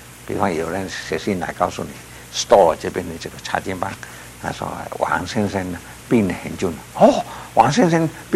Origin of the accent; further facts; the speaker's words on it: Guangdong, China; accent: Cantonese; 这个鸦片烟我们这个国语叫做大烟我们广东话也是讲大烟